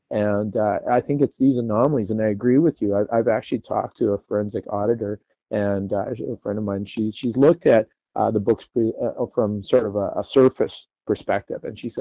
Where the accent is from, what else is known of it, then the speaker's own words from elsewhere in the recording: Vancouver, British Columbia, Canada; as a person born and raised in Vancouver, I first have to say I don't really have any other home. This is the only home I've known for my entire life